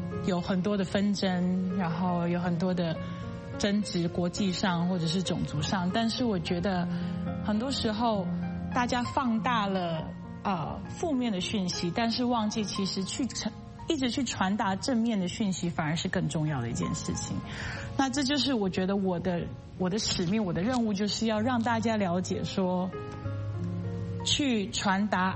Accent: Taiwan; 然后我来自台湾

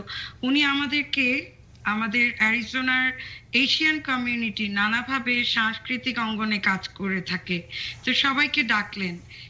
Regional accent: Bangladesh; moved away as an adult; now in United States; আমি বড় হয়েছি বাংলাদেশে, অ্যাডাল্ট এজেই এসেছি আমেরিকাতে

